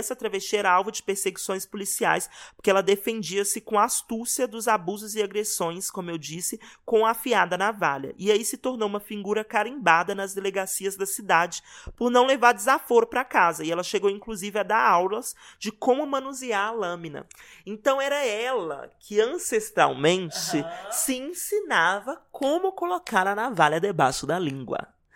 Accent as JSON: {"language": "Portuguese", "town": "Belo Horizonte", "region": "Minas Gerais", "country": "Brazil", "said": "viveu em Belo Horizonte, Minas Gerais, que é de onde eu venho, assim."}